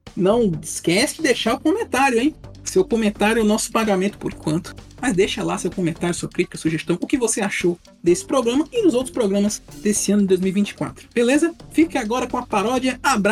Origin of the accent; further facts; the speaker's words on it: Ceará, Brazil; assim como eu, cearense